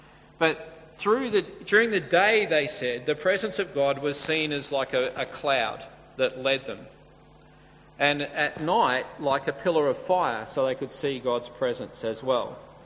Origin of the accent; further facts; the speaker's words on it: Sydney, New South Wales, Australia; now in Brisbane, Australia; But I grew up in Sydney, and my first job was with a company